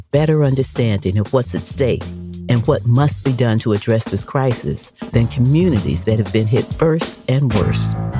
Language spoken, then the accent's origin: English; St. Louis, Missouri, United States; And believe me, I grew up in St. Louis, Missouri, so I know a lot of what this is about.